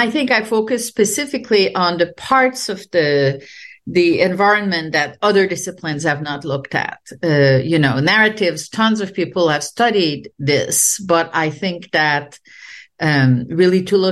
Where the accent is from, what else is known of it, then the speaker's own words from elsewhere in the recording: Quebec, Canada; now in United States; I'm French Canadian and I grew up during the peak of the nationalist movement in Quebec